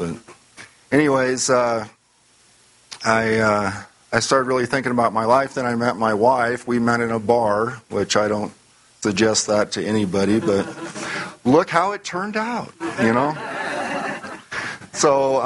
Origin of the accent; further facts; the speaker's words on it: Idaho, United States; We came from North Idaho. I think we have some Idaho people in here, don't we? Yeah. But I've lived there most of my life until I moved here.